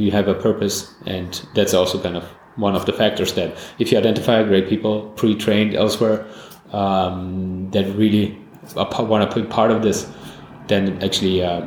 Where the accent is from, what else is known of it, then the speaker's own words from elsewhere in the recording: Berlin, Germany; So I'm actually a Berliner.